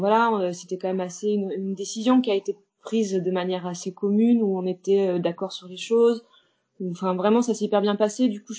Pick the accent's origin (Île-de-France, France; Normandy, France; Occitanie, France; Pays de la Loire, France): Normandy, France; Rouen; Ouais, je suis rouennaise, de Rouen, Normandie.